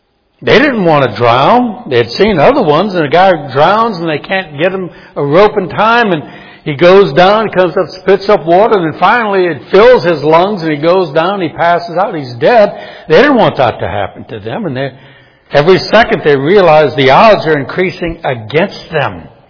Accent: New Orleans, Louisiana, United States; I grew up in New Orleans, and I still remember 1965 when Hurricane Betsy hit the city.

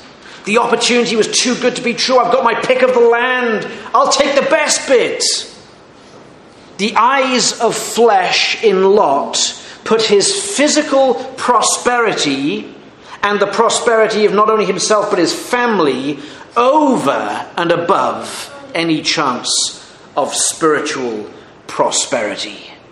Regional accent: Wales, United Kingdom; and I'm not Scottish, by the way, I'm Welsh, just so you know.

